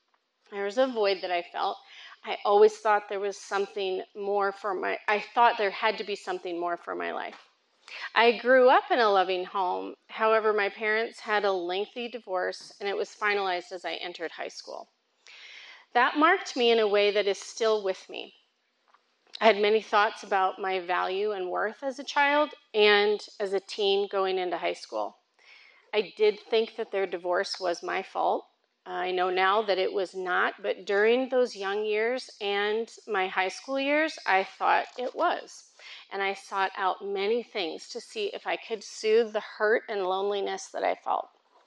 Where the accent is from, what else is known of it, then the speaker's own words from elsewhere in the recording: Rapid City, South Dakota, United States; Okay, so I grew up in Rapid City, South Dakota, and if you've ever heard of Mount Rushmore, then that's close to where I grew up.